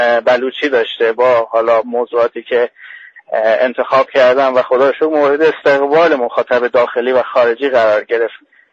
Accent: Sistan and Baluchestan, Iran; سیستان بلوچستانی مهم بود این بود که چهره متفاوتی از این استان

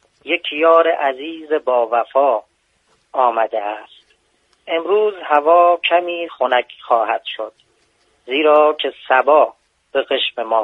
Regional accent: Darab, Fars, Iran; من اصالتا فارسی هستم، داراب

